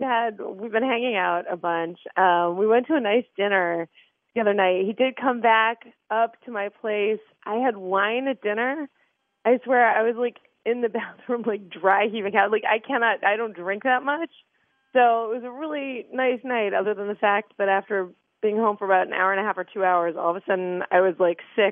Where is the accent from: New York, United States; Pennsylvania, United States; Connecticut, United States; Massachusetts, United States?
Massachusetts, United States; Boston; I grew up in Boston, and we went to Plymouth Plantation one year for Thanksgiving.